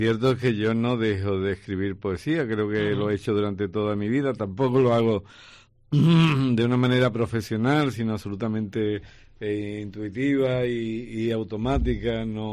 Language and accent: Spanish; Cádiz, Andalusia, Spain; also born or lived in Algeciras; yo suelo decir que soy de las tres provincias de Cádiz, porque nací en Algeciras, me crié en Cádiz y mi abuela era de Jerez. Así que soy un ave rara.